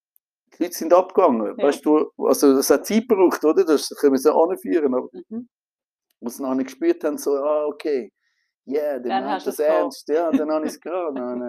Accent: Yopougon, Abidjan, Côte d’Ivoire; in der Elfenbeinküste habe ich an dem Ort, wo ich aufgewachsen bin, in Jokogon, also in dem Quartier

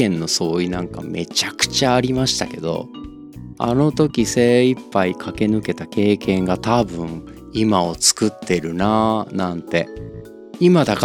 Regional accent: Okayama, Japan; 約3年ほど地元岡山で活動していました。

